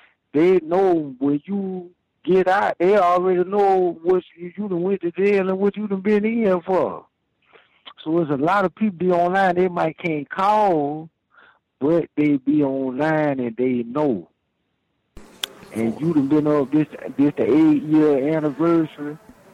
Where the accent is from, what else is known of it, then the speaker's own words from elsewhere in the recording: Houston, Texas, United States; now in North Dakota, United States; Man, I'm in North Dakota, but I'm from Houston, Texas, man.